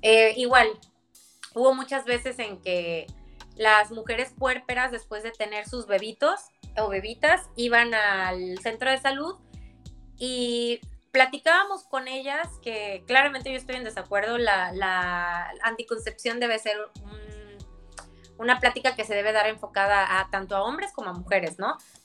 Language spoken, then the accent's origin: Spanish; Acapulco, Guerrero, Mexico; yo soy de Acapulco, Guerrero